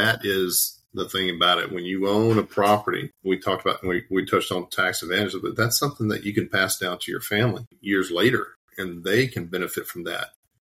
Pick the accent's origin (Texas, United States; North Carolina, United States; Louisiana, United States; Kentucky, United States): Louisiana, United States; I grew up in Louisiana. We just do, we do people well, you know, we know how to talk